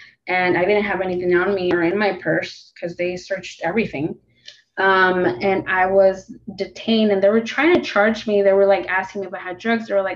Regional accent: Phoenix, Arizona, United States; And I'm from the West Side, so I'm from West Phoenix.

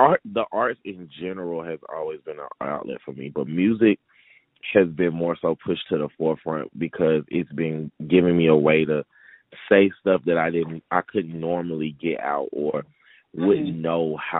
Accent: Atlanta, Georgia, United States; I am from Atlanta, Georgia.

